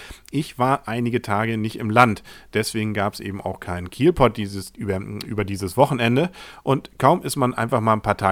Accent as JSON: {"language": "German", "town": "Kiel", "region": "Schleswig-Holstein", "country": "Germany", "said": "Als Kieler kennt man das ja gar nicht."}